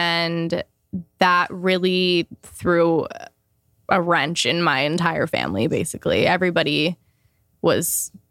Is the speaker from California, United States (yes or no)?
yes; California, United States; I moved out when I was 16 and I moved to LA. I'm from Orange County, so it's close, but still, I was fully on my own